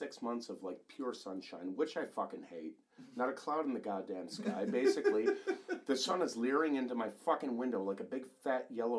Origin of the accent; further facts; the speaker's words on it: Syracuse, New York, United States; moved away as an adult; also born or lived in Seattle / Maryland / Tampa / New Jersey; now in Tacoma, United States; I grew up in Syracuse. I moved to Maryland. I moved to Tampa. I fucking moved to New Jersey. I, like, kind of bounced around.